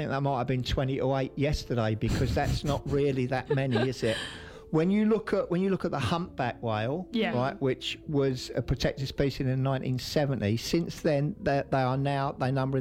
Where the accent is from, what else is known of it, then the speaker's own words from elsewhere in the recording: England, United Kingdom; Should really know that word, shouldn't I, being English?